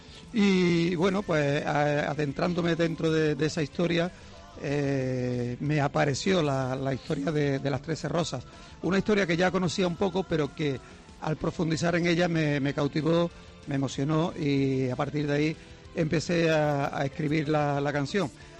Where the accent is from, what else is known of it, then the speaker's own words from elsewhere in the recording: Andalusia, Spain; accent: Andalusian; sin perder las raíces que siempre hemos tenido, que son raíces andaluzas. Nuestro acento, nuestra forma de hacer las cosas diferentes, ¿no?